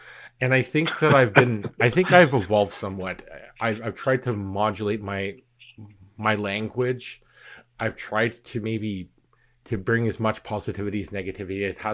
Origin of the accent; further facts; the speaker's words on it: Canada; And I'm going to go against being Canadian, say I make no apologies about it, but I am sorry.